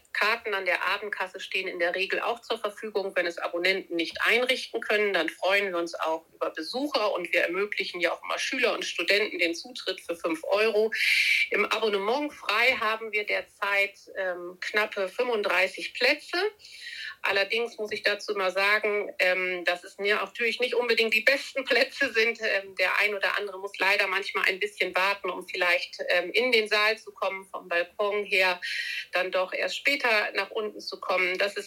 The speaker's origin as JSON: {"language": "German", "town": "Leer", "region": "Lower Saxony", "country": "Germany", "tie": "born or raised there", "said": "Ich bin 44 Jahre alt, Mutter einer 12-jährigen Tochter und arbeite als Rechtsanwältin in meiner Heimatstadt in Leer"}